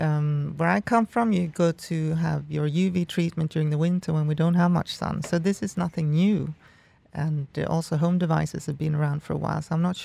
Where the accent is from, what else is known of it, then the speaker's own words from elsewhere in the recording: Sweden; I'm from Sweden, so I know exactly where you are.